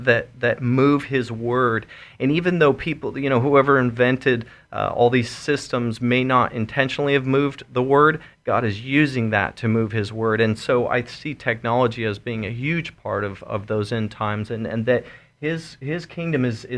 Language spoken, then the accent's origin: English; United States; Now the world's sending missionaries to us, which is very sad and disheartening as an American